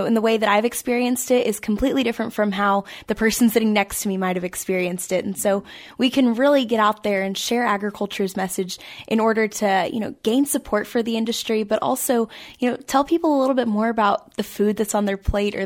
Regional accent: Owasso, Oklahoma, United States; So I'm from Owosso, Oklahoma, in the Northeast area.

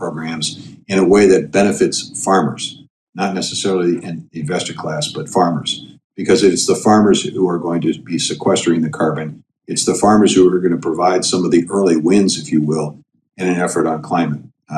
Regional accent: Iowa, United States; And when COVID struck meatpacking facilities in my home state of Iowa, we saw a disruption in markets.

